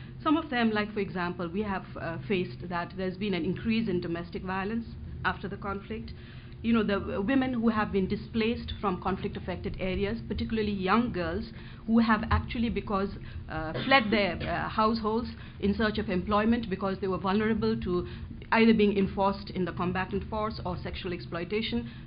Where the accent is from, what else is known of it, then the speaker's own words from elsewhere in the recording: Nepal; and I'm from Nepal